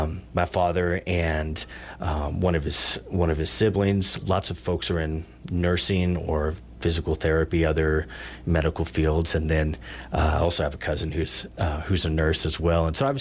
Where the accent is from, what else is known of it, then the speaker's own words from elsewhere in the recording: Big Horn, Wyoming, United States; So I grew up in Bighorn.